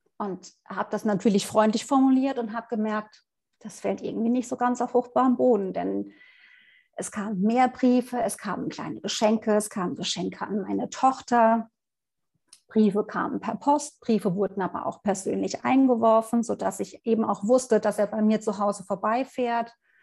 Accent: North Rhine-Westphalia, Germany; Ich komme aus der Nähe von Bonn, was jetzt natürlich ein relativ großes Gebiet ist und recht vage gehalten.

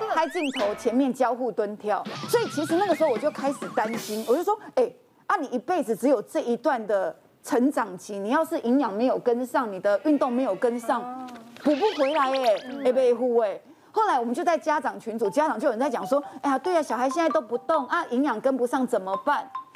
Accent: United States; 因为我就自己觉得我是美国人，所以我们家的全部都是走美式的饮食风格。

